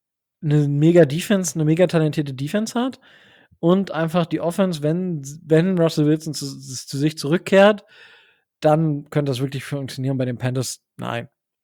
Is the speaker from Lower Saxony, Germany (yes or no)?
yes; Lower Saxony, Germany; born or raised there